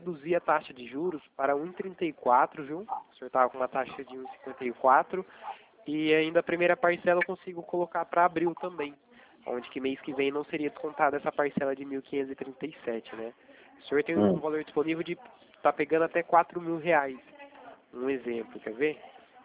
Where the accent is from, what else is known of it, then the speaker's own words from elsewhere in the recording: Itatiba, São Paulo, Brazil; Eu sou daqui de Itatiba, né?